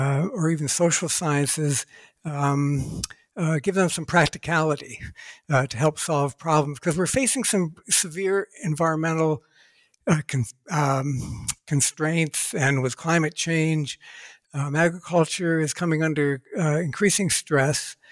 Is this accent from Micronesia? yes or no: no; Ohio, United States; I was born and raised in Ohio, USA. I grew up on a little patch of land between two industrial areas